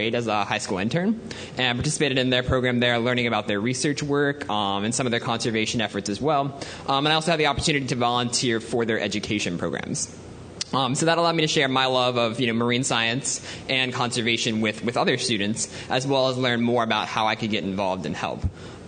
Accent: Florida, United States; growing up in Florida, I've always been around the ocean, enjoyed going to the beach

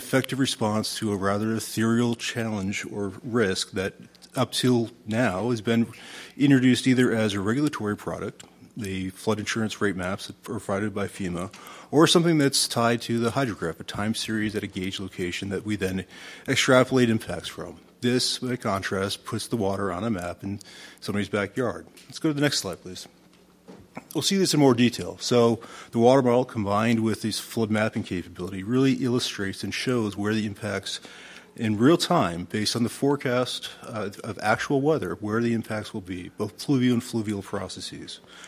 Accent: Salt Lake City, Utah, United States; I grew up in Salt Lake, so I should be used to the drier climate here

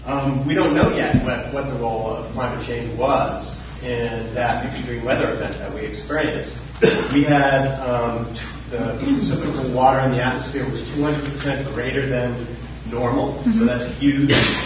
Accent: Boulder, Colorado, United States; I'm from Boulder.

